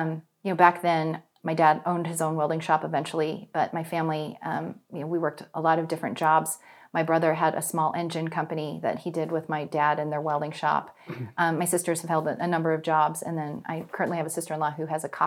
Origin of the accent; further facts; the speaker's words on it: Jackson, Wyoming, United States; So I grew up in Jackson, and my family story is actually really interesting. Both of my parents are Navajo.